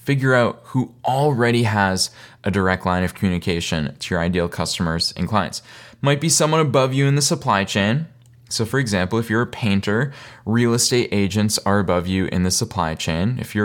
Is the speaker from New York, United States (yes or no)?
no; Boston, Massachusetts, United States; So this picture is from just outside of Boston, Massachusetts, which is my hometown. It's where I grew up.